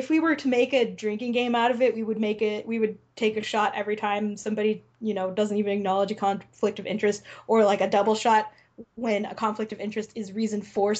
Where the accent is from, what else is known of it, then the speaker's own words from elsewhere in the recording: California, United States; When I was a child, I grew up in the Redwood Forest.